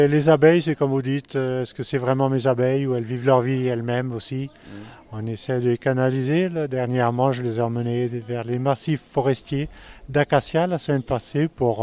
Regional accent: Saint-Nazaire-de-Valentane, Occitanie, France; Donc moi, je viens d'un petit village du Tarn-et-Garonne, c'est le département voisin, Saint-Nazaire de Valentane.

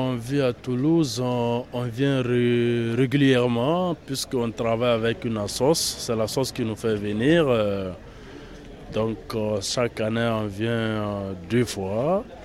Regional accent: Burkina Faso; Moi, je viens de Burkina Faso.

